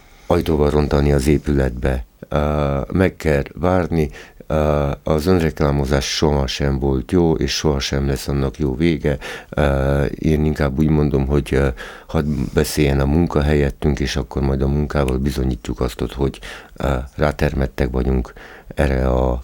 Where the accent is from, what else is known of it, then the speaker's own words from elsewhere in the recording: Mura, Slovenia; akkor meg mindannyian muravidéki magyarok vagyunk